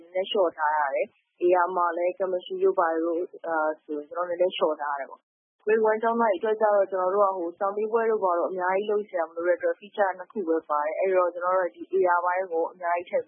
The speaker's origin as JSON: {"language": "Burmese", "town": "Yangon", "region": "Yangon Region", "country": "Myanmar", "tie": "born or raised there", "said": "ကျွန်တော်ဆိုရန်ကုန်မှာပဲမွေးရန်ကုန်မှာပဲကြီး"}